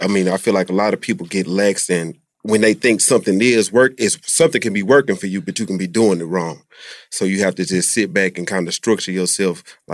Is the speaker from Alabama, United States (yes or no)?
yes; Mobile, Alabama, United States; So, we're from Mobile, Alabama.